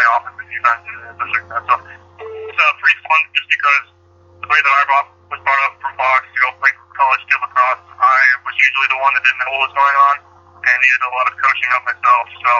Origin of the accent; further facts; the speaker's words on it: Ontario, Canada; now in United States; I'm from Ontario, and I got into the field lacrosse team down here